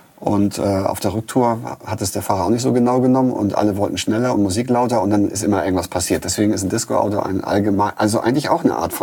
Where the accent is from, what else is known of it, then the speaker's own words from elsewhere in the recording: Eckernförde, Schleswig-Holstein, Germany; so wo ich aufgewachsen bin in Eckernförde, sind wir nach Kiel oder nach Hamburg gefahren.